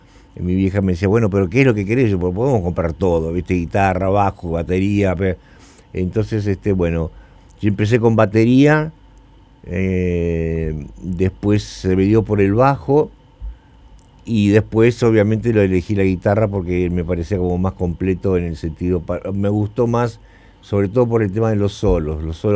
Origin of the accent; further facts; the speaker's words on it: Argentina; No te olvides que yo vengo de la Argentina